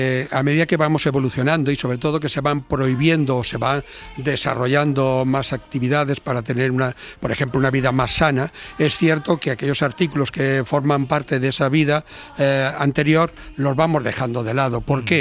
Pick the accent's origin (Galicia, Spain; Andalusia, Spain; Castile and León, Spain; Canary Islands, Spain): Galicia, Spain; yo soy gallego, no es lo mismo una broma en Galicia que una broma en Andalucía